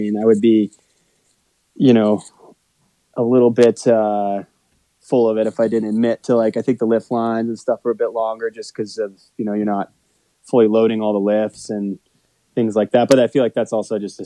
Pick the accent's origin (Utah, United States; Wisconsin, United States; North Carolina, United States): Utah, United States; Park City; I'm from Park City, Utah.